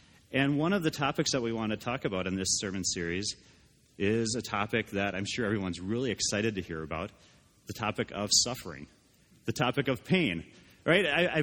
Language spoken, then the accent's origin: English; Minnesota, United States; today there is a big football game for my family, because I grew up in Minnesota.